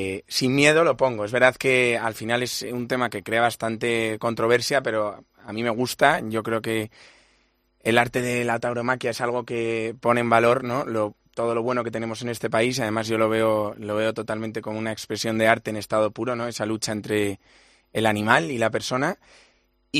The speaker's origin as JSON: {"language": "Spanish", "town": "Alcobendas", "region": "Community of Madrid", "country": "Spain", "tie": "born or raised there", "said": "Yo soy muy de Alcobendas"}